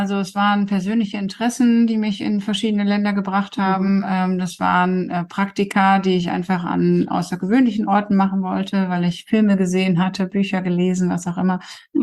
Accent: Coesfeld, North Rhine-Westphalia, Germany; born there; Ich bin gebürtige Coesfelderin und mein Mann kommt aus Rheine. Also wir sind beide quasi Münsterlandkinder.

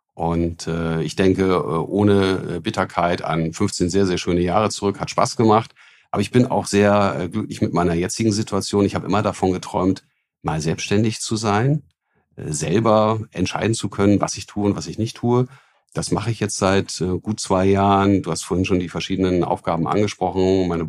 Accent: Hamburg, Germany; meine Heimatstadt Hamburg

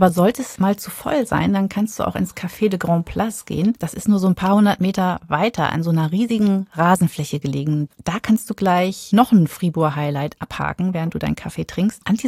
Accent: Germany; Und da denkst du als Deutsche natürlich, das ist der Plan eines Wahnsinnigen.

